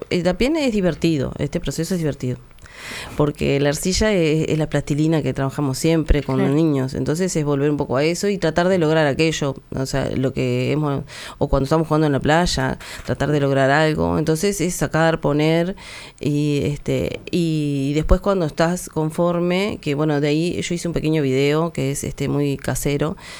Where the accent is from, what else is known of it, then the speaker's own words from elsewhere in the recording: Uruguay; Todo eso, como uruguaya, como mujer de este tiempo